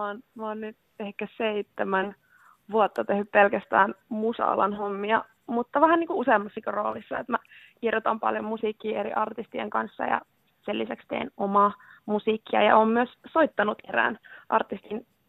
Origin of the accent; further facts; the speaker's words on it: Helsinki, Uusimaa, Finland; Mä oon ihan Helsingistä kotoisin. Mä oon Koskelassa kasvanut.